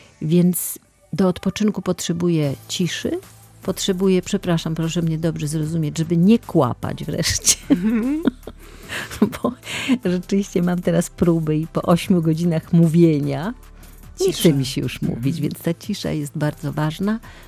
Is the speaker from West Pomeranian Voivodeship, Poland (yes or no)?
no; Kraków, Lesser Poland, Poland; born there; bo ja urodziłam się w Krakowie